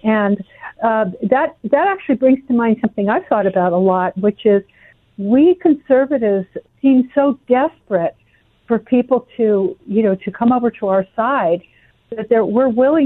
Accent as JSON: {"language": "English", "region": "Hawaii", "country": "United States", "said": "I'm a Hawaii girl, third generation, and my cynical view of anybody from Hawaii, I love my home state"}